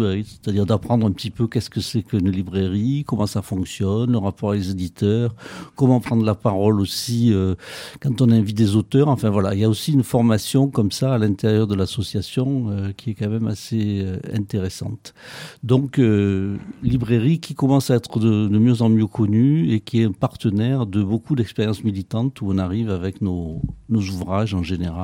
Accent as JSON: {"language": "French", "town": "Marseille", "region": "Provence-Alpes-Côte d'Azur", "country": "France", "said": "En tant que Marseillais"}